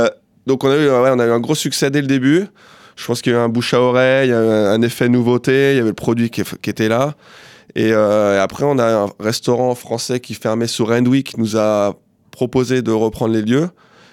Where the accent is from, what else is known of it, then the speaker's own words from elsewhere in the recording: Guérande, Pays de la Loire, France; now in Australia; Donc moi je viens de Guérande, c'est en Loire-Atlantique, aux frontières de la Bretagne.